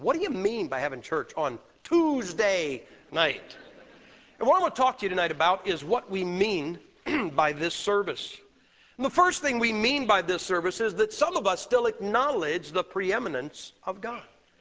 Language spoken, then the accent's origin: English; Massillon, Ohio, United States; I'm from Massillon, Ohio. That's where pro football got its start.